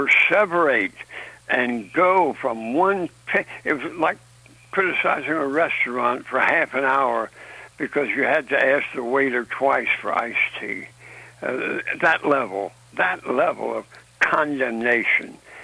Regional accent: Greensboro, North Carolina, United States; go ahead and laugh at my hometown newspaper, the Greensboro Daily News, North Carolina. As a 10-year-old boy, when I would pick that paper up outside our front door

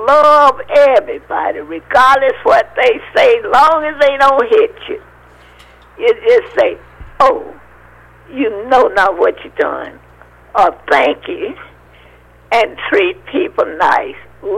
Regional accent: South Carolina, United States; South Carolina.

